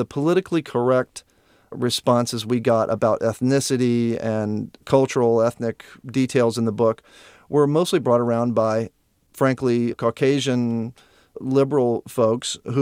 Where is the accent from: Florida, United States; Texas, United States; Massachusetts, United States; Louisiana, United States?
Louisiana, United States; We left New York to my hometown, Louisiana.